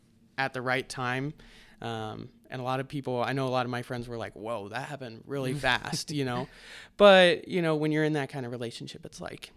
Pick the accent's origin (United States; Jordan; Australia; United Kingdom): United States; Springfield, Missouri; So I'm originally from Springfield, and she's from Branson.